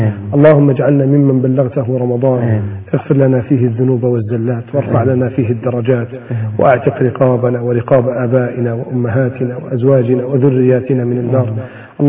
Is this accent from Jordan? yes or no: no; Egypt